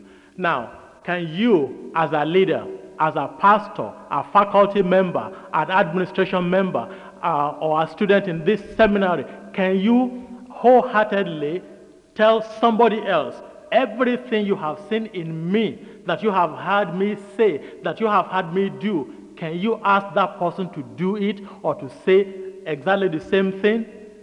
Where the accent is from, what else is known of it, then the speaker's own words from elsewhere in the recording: Nigeria; English is a second language; now in United States; I came from Nigeria, as you all know.